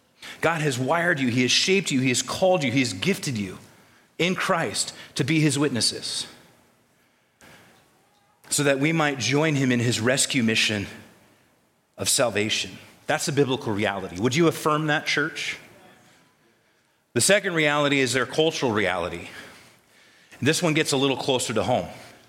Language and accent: English; Minnesota, United States; because after all, I'm a Minnesotan.